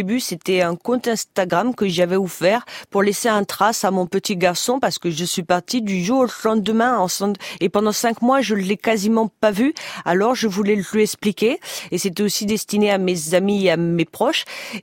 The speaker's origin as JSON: {"language": "French", "town": "Bordeaux", "region": "Nouvelle-Aquitaine", "country": "France", "tie": "born there", "said": "les gens pensent ça, mais non, pas du tout. Je suis née à Bordeaux."}